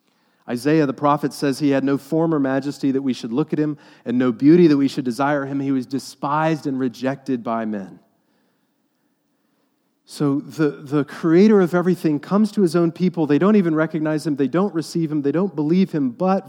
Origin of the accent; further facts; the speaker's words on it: Texas, United States; I guess it's growing up in Texas.